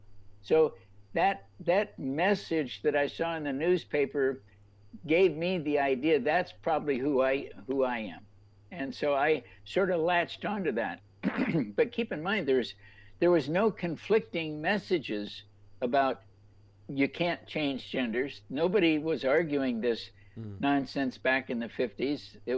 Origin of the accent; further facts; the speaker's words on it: Los Angeles, California, United States; now in North Carolina, United States; Yeah, I grew up actually in Los Angeles.